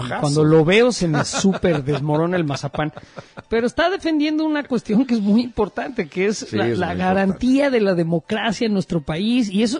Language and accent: Spanish; Mexico; como mexicano... porque soy ciudadano mexicano